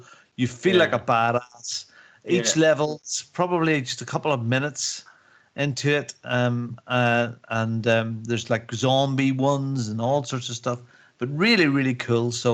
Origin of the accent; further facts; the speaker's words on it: Northern Ireland, United Kingdom; Our TV and our roads and our little customs, we're more English, British up in Northern Ireland.